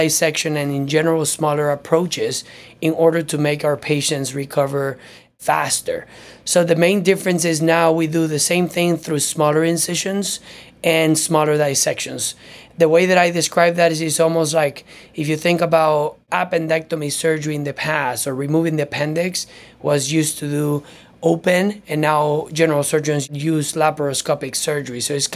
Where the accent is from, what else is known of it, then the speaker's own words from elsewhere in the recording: Venezuela; moved away as an adult; now in United States; I'm originally from Venezuela. I did my dental school there. Then I had some training in Colombia.